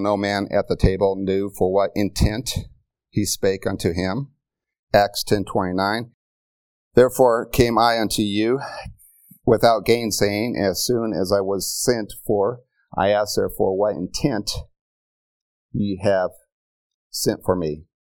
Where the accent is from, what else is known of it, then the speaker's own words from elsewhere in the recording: California, United States; Number one, I am from California. Okay. I couldn't help that.